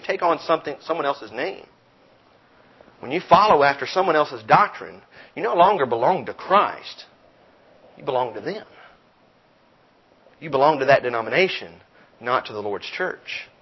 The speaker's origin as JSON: {"language": "English", "country": "United States", "said": "But I'm an American. I'm from here. This is my country. This is where I live. This is where I belong."}